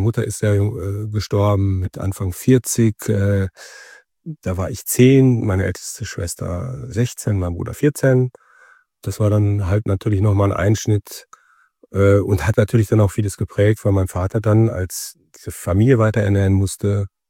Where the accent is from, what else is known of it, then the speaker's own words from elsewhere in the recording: Brilon, North Rhine-Westphalia, Germany; Ja, ich bin ein Kind vom Lande, ja, aus Ostwestfalen, das Sauerland, das schöne Sauerland. Mein Geburtsort ist Brilon